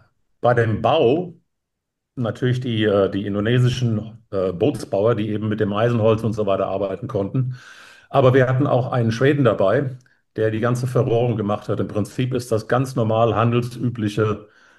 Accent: Frankfurt, Hesse, Germany; Ich komme eigentlich aus der Frankfurter Gegend, also Frankfurt am Main.

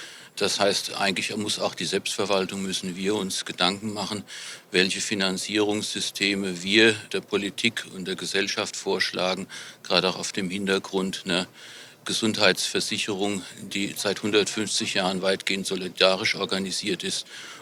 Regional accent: Wiesbaden, Hesse, Germany; Ich komme aus Wiesbaden

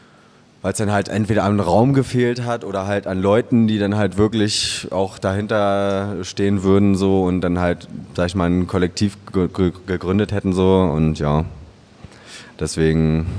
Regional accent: Berlin, Germany; ich bin geboren in Pankow. Das ist im nordöstlichen Teil von der Stadt. Sehr schöner Bezirk auf jeden Fall.

